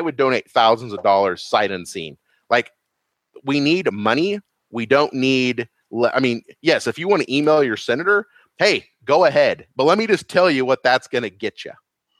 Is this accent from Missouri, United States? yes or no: yes; Clinton, Missouri, United States; there's more people in my hometown of Clinton, Missouri, which is nothing.